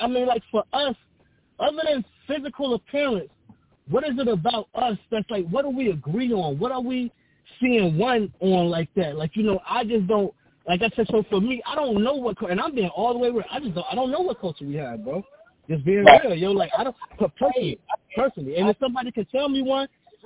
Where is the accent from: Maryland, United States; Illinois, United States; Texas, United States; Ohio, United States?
Illinois, United States; Chicago; I never questioned, without being from New York, being born and raised in Chicago, I never questioned who created hip-hop. And I'm a rapper myself.